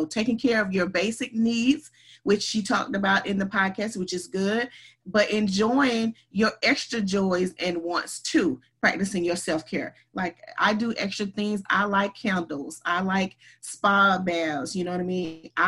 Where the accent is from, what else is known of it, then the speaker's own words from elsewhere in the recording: the South, United States; It's really out of cornmeal, but I'm from the South, and so it's cornbread pancakes.